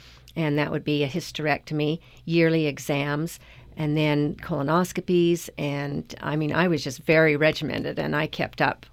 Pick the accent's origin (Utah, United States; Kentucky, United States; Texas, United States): Utah, United States; I'm from Cache Valley. I have lived here my whole life.